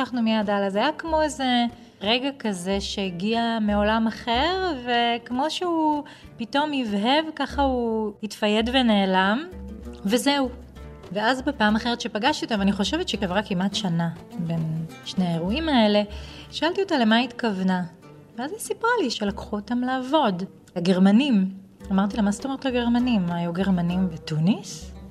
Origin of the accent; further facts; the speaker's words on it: Shlomi, Northern District, Israel; also born or lived in Ma'alot; בגלל שגדלתי בפריפריה הצפונית, בשלומי ובמעלות